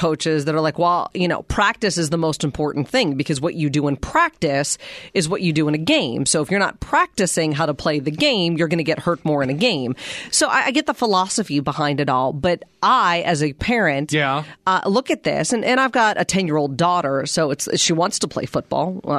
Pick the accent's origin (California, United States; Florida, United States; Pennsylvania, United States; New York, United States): Pennsylvania, United States; I grew up in Western Pennsylvania. Like football, Friday Night Lights is kind of, you know, that of Texas.